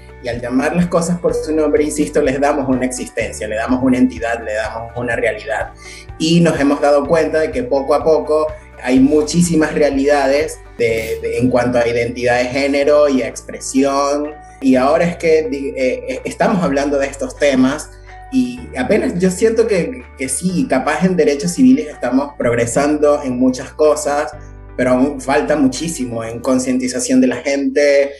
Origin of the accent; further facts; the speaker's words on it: Venezuela; moved away; En mi caso, yo soy inmigrante, yo soy venezolano, tengo 3 años acá. Y el hecho de venir de otro contexto súper conservador, haber crecido en un lugar de la cordillera súper conservador y venir a esta ciudad